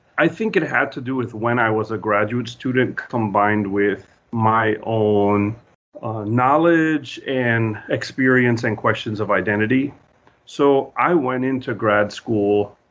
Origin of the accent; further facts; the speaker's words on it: New Jersey, United States; now in Columbus, United States; I'm from New Jersey. So and the East Coast basically.